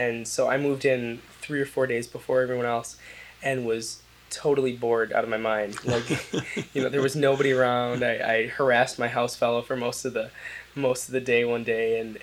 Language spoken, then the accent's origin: English; Fitchburg, Wisconsin, United States; I grew up in Fitchburg, Wisconsin, so right outside of Madison, and went to high school in Verona. I grew up on a farm in Fitchburg, my parents' farm just south of here